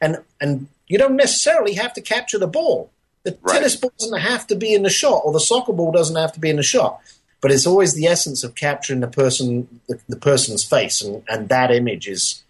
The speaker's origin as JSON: {"language": "English", "country": "United Kingdom", "said": "Well, you know, being British"}